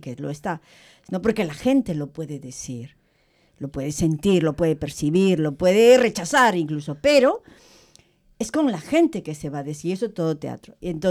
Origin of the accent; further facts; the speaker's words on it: Peru; Yo vengo de Perú y mis raíces ancestrales quechuas